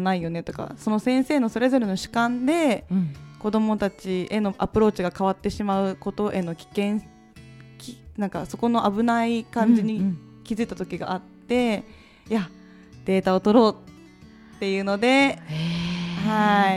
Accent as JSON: {"language": "Japanese", "region": "Aichi", "country": "Japan", "said": "愛知県出身です。"}